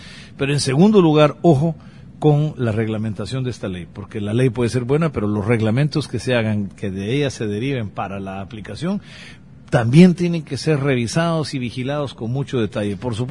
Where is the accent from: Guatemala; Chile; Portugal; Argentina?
Guatemala; al igual que en mi país, Guatemala, no hay ni siquiera una legislación sobre comunicación comunitaria